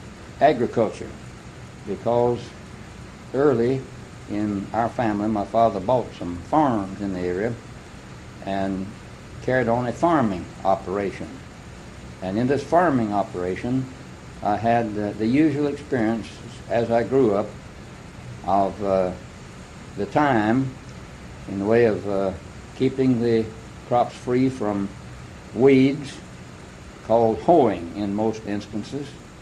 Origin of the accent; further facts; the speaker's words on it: Esser Springs, Tennessee, United States; born there; I was born in Esser Springs, Tennessee, July 4, 1893. And Esser Springs is about 1 mile north of the Tennessee-Mississippi line, and in the southeastern end of Hardeman County, Tennessee.